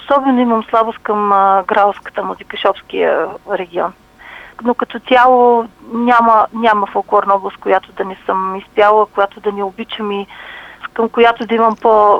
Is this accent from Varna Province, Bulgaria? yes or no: no; Narechen, Plovdiv Province, Bulgaria; also born or lived in Asenovgrad; Аз самата съм родена в Асеновград и съм живяла голяма част от детските си години в село Наречен.